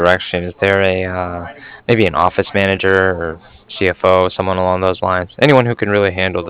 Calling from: Cardiff, Wales, United Kingdom; And I'm calling from Cardiff. That's spelled C-A-R, D as in dog, I-F-F, like Frank.

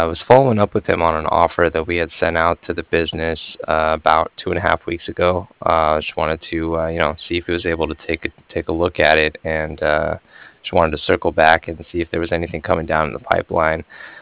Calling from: Cardiff, Wales, United Kingdom; I was calling from Cardiff

